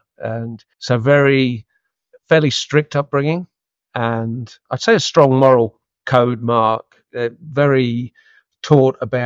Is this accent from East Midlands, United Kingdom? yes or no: yes; East Midlands, United Kingdom; moved away; I grew up in Leicestershire, the son of a farming family. So my father was third generation farmer on that property, and my brother, who still farms it part-time, is fourth generation.